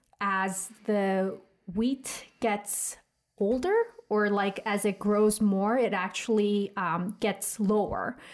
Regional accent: South Korea; growing up in Korea and people not really liking, I mean, to put it bluntly, arrogance, right?

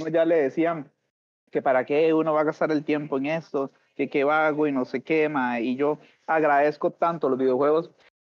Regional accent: Heredia, Costa Rica; En el puro centro de Heredia

